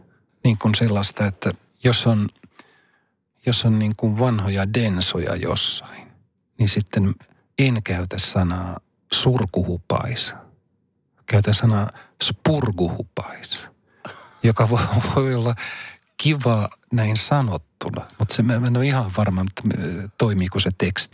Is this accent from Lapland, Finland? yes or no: yes; Rovaniemi, Lapland, Finland; Kun tästä on muutama vuosi aikaa, niin mun kotikaupunkini, Rovaniemen